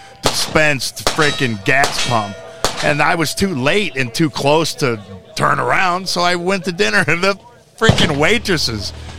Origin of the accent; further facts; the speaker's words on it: Tulsa, Oklahoma, United States; I grew up in Tulsa, Oklahoma, one of the only Jewish families in town.